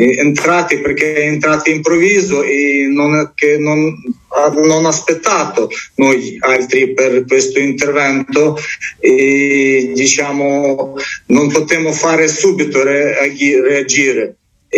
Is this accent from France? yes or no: no; Ukraine; Italian is a second language; come ho parlato con tutti i amici, con tutti che conosco da Ucraina, non credeva nessuno